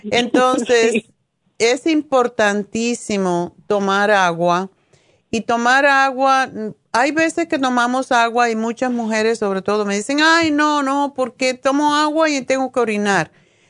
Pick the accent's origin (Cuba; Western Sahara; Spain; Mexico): Cuba; los cubanos tenemos que tomar expreso, porque si no, no somos cubanos.